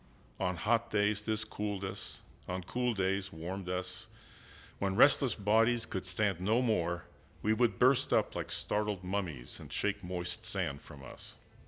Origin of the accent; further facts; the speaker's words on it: San Francisco, California, United States; I grew up in San Francisco. Our house was just a block and a half from the ocean. So I spent a lot of time at Ocean Beach with my brother and sisters and so forth.